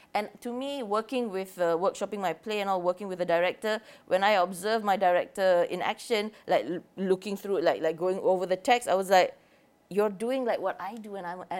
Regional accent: Malaysia; about identity while I was being Malaysian, being overseas, coming back to Malaysia and going back again for my master's.

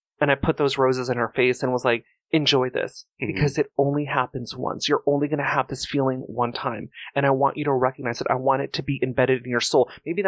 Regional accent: Palmdale, California, United States; also born or lived in San Fernando Valley; Yeah, I was born and raised in the Valley, but my dad and my grandmother, which is his mother, lived in Palmdale. And so I grew up out there.

